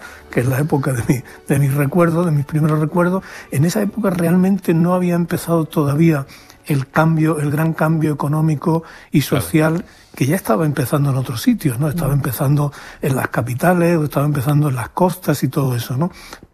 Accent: Jaén, Andalusia, Spain; La España de Jaén. Claro. Que es mi tierra, que está muy cerca de la Mancha

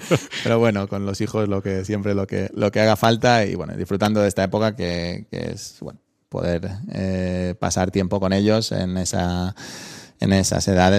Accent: Balearic Islands, Spain; como buen mallorquín, pues me interesa el tema del turismo.

